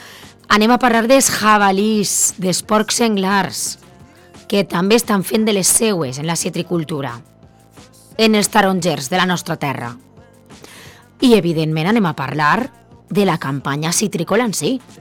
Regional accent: Cullera, Valencian Community, Spain; però jo que sóc de Cullera

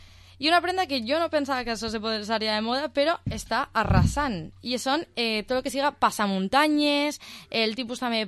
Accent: Vila-real, Valencian Community, Spain; per als que som de Vila-real, fins a totes les, tots els Nadals

